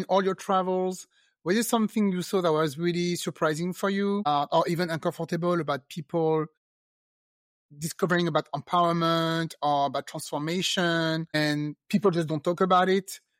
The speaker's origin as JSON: {"language": "English", "country": "France", "tie": "born or raised there", "second_language": "English", "lives_now": "United States", "said": "so this summer I was raised in France and I went back to visit my family and my mother and my brother live there."}